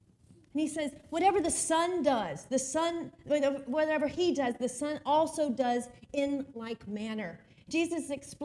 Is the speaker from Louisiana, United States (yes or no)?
yes; Slidell, Louisiana, United States; I grew up Catholic in South Louisiana, in Slidell.